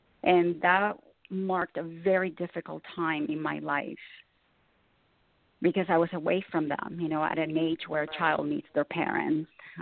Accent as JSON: {"language": "English", "town": "Corinto", "region": "Chinandega", "country": "Nicaragua", "tie": "born or raised there", "said": "I was born in Corinto, which is a colonial Spanish port located in the northwest coast of Nicaragua in Central America. And I grew up in a Spanish home, you know, very traditional, where everyone lives together."}